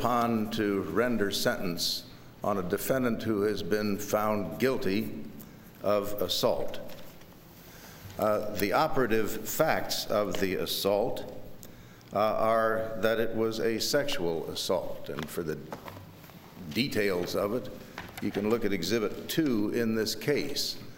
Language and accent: English; Dayton, Ohio, United States; May it please the court … from Dayton